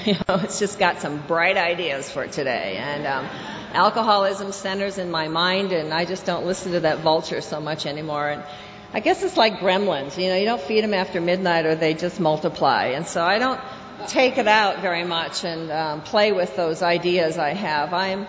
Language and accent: English; Iowa, United States; I was a little girl growing up in Iowa, and yes, which was my first resentment, I must say.